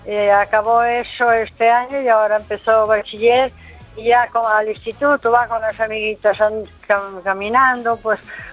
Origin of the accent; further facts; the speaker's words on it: Asturias, Spain; ya estuve en Asturias, en mi tierra, y ya vine la semana pasada